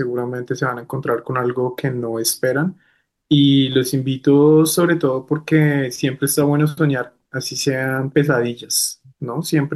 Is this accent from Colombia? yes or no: yes; Colombia; Nosotros siendo colombianos y latinoamericanos no tenemos la posibilidad como en otros lugares como en Europa hacer películas todo el tiempo